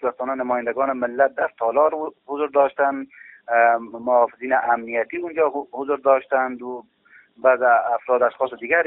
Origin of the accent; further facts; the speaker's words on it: Faryab, Afghanistan; born there; چون ما در فاریاب زاده شدیم، مردم فاریاب ما را دوست دارم